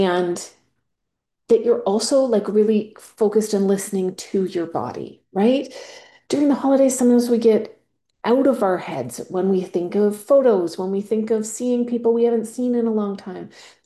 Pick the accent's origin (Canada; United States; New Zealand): Canada; As you may or may not know, I am from Canada.